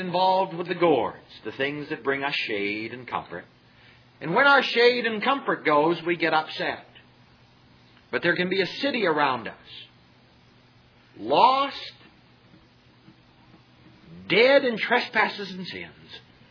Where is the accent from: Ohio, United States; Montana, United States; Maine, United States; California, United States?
Maine, United States; also born or lived in Greenville, South Carolina; I underwent a little culture shock when I left Greenville, South Carolina. Now, I'm from Maine originally.